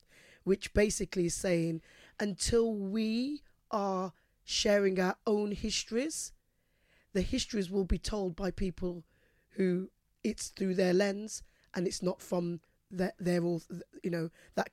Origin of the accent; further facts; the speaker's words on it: United Kingdom; I was born here, and in order to celebrate the richness of our history here